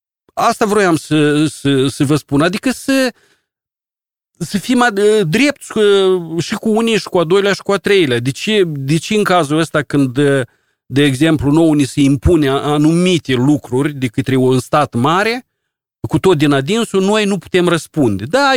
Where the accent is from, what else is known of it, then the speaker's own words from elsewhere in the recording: Moldova; ne lezează pe noi ca oameni, ca moldoveni.